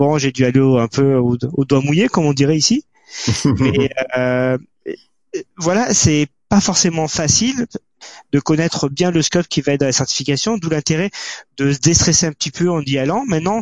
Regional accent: France; Alors moi, j'ai de la chance. En tant que français, je sais pas si c'est pareil au Québec.

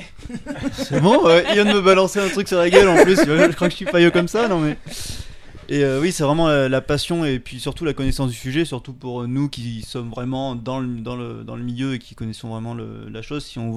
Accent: Clermont-Ferrand, Auvergne-Rhône-Alpes, France; Donc moi je viens de Clermont-Ferrand et là-bas on avait une librairie...

